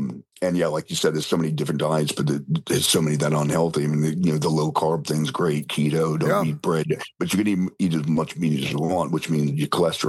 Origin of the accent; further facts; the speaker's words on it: New Orleans, Louisiana, United States; But that being said, yeah, I am from New Orleans, and we can cook as healthy as we want to.